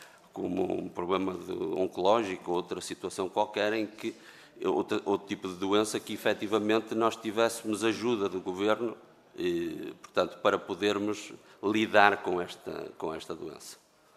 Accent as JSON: {"language": "Portuguese", "town": "Penafiel", "region": "Norte", "country": "Portugal", "said": "E nós somos do Norte, somos de Penafiel"}